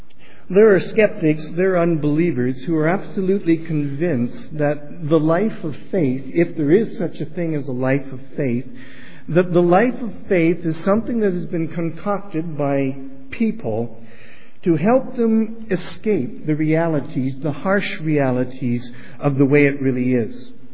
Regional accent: Windsor, Ontario, Canada; From the time I was a little boy growing up in Windsor, Ontario, until literally the day I left to get married

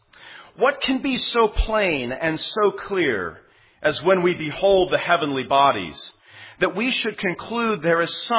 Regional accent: California, United States; And I'm reminded also, coming back to my home state of California, perfect weather.

